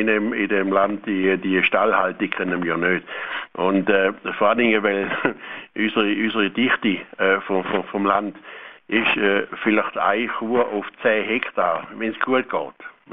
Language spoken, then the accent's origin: German; St. Gallen, Switzerland; also born or lived in Mozambique; Ja, ich bin aufgewachsen in St. Gallen, aber eigentlich bin ich geboren in Mosambik. Aber ich habe meine Jugend in St. Gallen verbracht, vom 7. Jahr an.